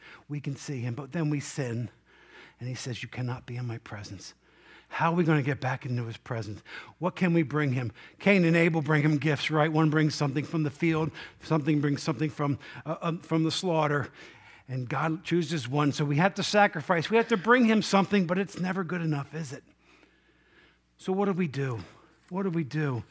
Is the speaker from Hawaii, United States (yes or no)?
no; Maryland, United States; So we grew up in Cecil County, and we didn't have, you know, much of a diversity.